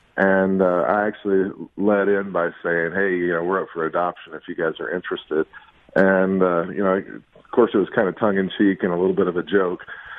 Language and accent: English; Texas, United States; born there; moved away; I was born in Texas, and I moved here in 1995, but this is my home.